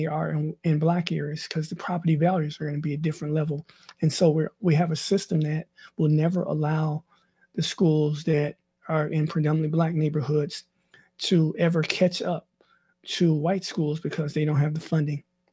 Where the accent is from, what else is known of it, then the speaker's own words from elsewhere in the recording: Mississippi, United States; the all-black high school and the all-white high school in my hometown in Mississippi.